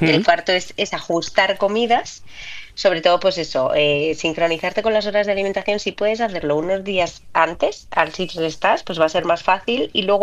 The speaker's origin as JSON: {"language": "Spanish", "country": "Spain", "said": "que así somos los españoles, que estiramos más el día que nadie."}